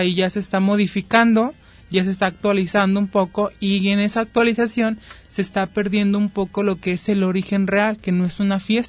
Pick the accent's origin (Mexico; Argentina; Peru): Mexico; para nosotros como mexicanos